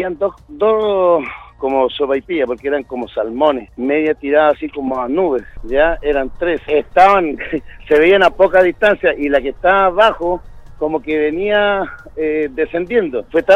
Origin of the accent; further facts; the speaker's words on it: Diego de Almagro, Atacama, Chile; Nosotros cuando éramos cabros chicos, en Diego de Almagro, cuando era pueblo hundido, nosotros estábamos jugando en la calle.